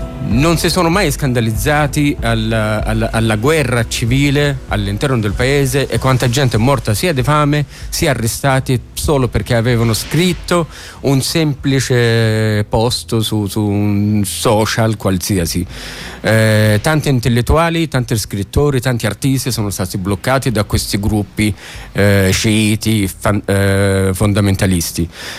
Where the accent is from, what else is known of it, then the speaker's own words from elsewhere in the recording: Yemen; Italian is a second language; also born or lived in Saudi Arabia; now in Rome, Italy; Sono nato in Arabia Saudita, sono dello Yemen.